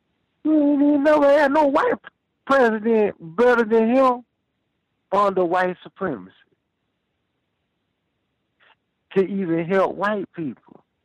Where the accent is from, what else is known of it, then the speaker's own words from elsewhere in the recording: Houston, Texas, United States; now in North Dakota, United States; Man, I'm in North Dakota, but I'm from Houston, Texas, man.